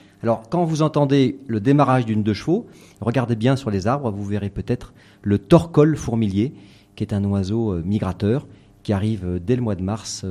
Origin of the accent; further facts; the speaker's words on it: Saint-Bonnet-en-Champsaur, Provence-Alpes-Côte d'Azur, France; Je suis parti de chez moi, en fait. Mmh. Hein, je suis parti de Saint-Bonnet en Champsaur dans les Hautes-Alpes.